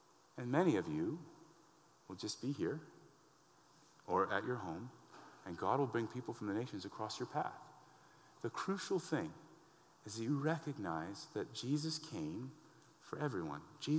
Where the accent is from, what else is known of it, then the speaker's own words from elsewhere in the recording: Wisconsin, United States; I have a friend in Wisconsin. I grew up in Wisconsin